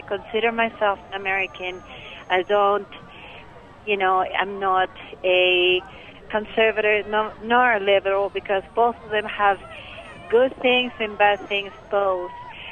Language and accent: English; Mexico; My story is that I am an immigrant from Mexico